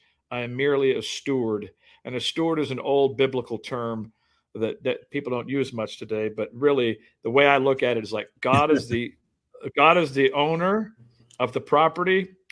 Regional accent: Compton, California, United States; also born or lived in Oregon; We grew up in Compton for the first part of my life. Then we moved to a rural city in Oregon, and where we eventually lived in a car.

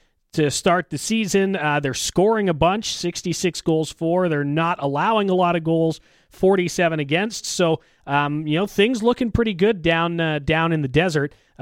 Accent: Belleville, Ontario, Canada; I also am a little bit surprised with my hometown team here in Belleville.

